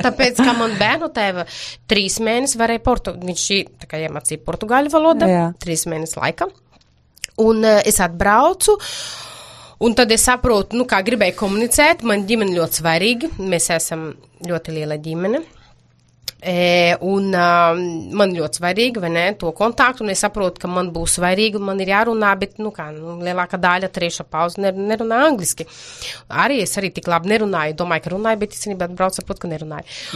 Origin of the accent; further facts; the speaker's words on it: Paraíba, Brazil; Latvian is a second language; now in Latvia; man galvenais pilsēt, no kurienes es nāku no Paraiba, tas ir pašā augšā pie Ekvatora, ļoti tāda vēsturīga